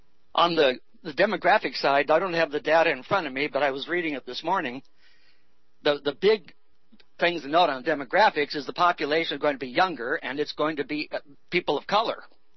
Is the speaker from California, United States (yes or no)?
yes; California, United States; when I grew up out in the San Fernando Valley, I watched smog move into the valley from the L.A. Basin, thick as soup, brown, dirty, moved right in.